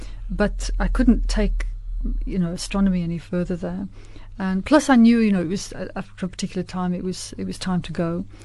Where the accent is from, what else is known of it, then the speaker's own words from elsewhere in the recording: North West England, United Kingdom; I was brought up on the Scottish border in a little village in Cumbria. And we didn't have streetlights when I was a kid.